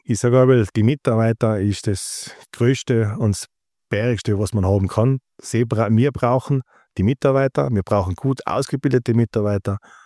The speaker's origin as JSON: {"language": "German", "country": "Austria", "said": "Bei uns in Österreich"}